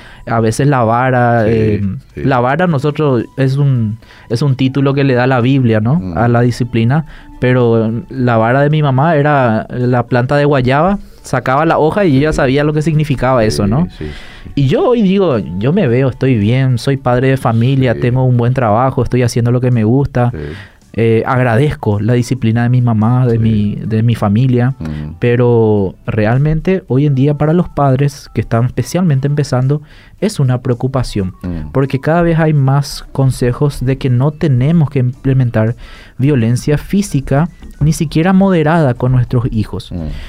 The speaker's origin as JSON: {"language": "Spanish", "country": "Paraguay", "first_language": "Guaraní", "said": "nuestra lengua materna, que es el guaraní."}